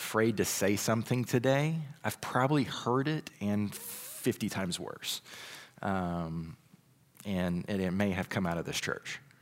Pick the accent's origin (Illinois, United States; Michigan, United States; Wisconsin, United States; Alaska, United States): Michigan, United States; Saginaw; also born or lived in Chattanooga; So I grew up in Saginaw, so I'm a local boy. Just lived here. I lived in Chattanooga, Tennessee for about 8 years.